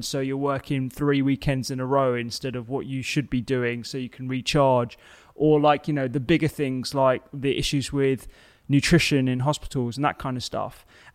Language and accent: English; United Kingdom; A, we're British and we hate getting parking fines